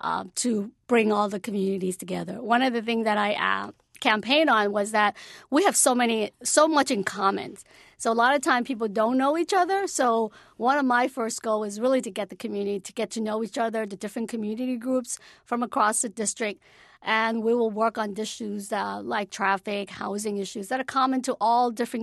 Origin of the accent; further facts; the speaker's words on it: Hong Kong; born there; first language Cantonese; moved away; Cantonese, because I was born in Hong Kong. That was my first dialect. Toisanese, because when I first came in 63, a lot of the Chinese old-timers, that's all they spoke.